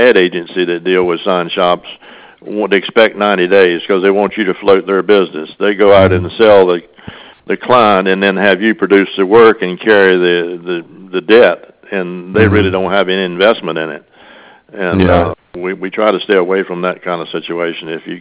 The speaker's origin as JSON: {"language": "English", "region": "East Coast", "country": "United States", "lives_now": "Eugene, United States", "said": "We're from the East Coast in here, and in 1971, there was a lot of unrest in the education system here, and we said there's a better way to live. So we bought a business in Eugene, Oregon"}